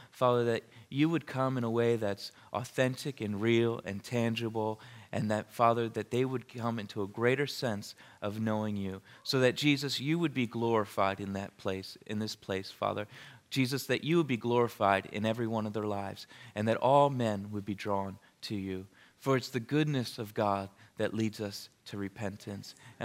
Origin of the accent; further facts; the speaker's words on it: Philadelphia, Pennsylvania, United States; now in New Jersey, United States; I love being in New Jersey, and I'm from Philadelphia area originally. I was born in Northeast Philadelphia, and I believe it was Nazareth Hospital